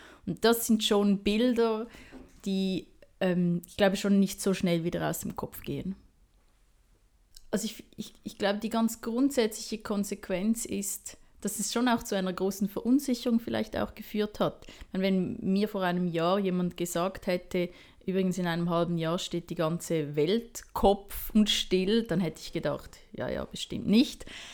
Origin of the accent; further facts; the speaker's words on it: Winterthur, Zurich, Switzerland; ich komme aus Winterthur, bin 33 Jahre alt